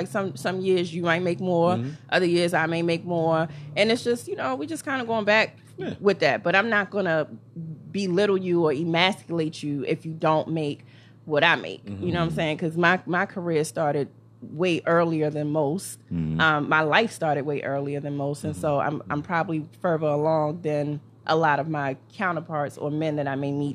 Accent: Nigeria; I'm Nigerian, so I was born into a very traditional like setting.

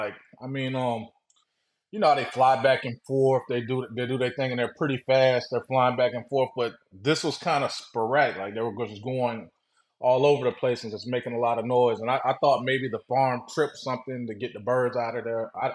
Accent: Orlando, Florida, United States; from Orlando, Florida. Just old regular guy, married, kids.

